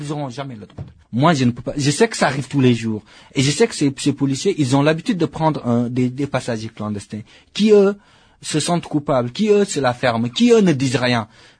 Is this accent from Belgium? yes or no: no; France; je suis afro-européen, je suis français d'origine sénégalaise, mais je suis français.